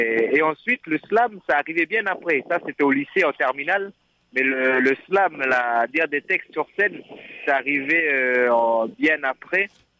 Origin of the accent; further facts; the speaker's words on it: New Caledonia; moved away; Quand je suis parti de Nouvelle-Calédonie, de mon pays, avec mon épouse, on a été accueillis à Douarnenez